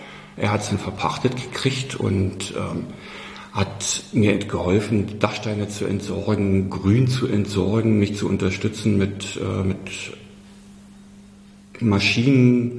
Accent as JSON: {"language": "German", "region": "Berlin", "country": "Germany", "tie": "born there", "lives_now": "Sieversdorf-Hohenofen, Germany", "said": "Geboren bin ich in West-Berlin in Charlottenburg."}